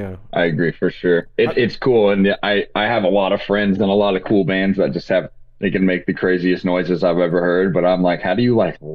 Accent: Indiana, United States; I was from Indiana.

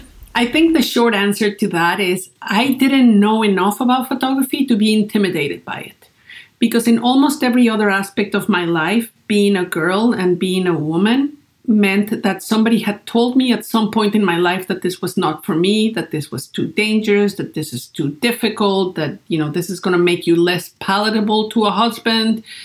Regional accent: Great Falls, Virginia, United States; So I started a little business in my hometown in Great Falls, Virginia, taking portraits of the people there.

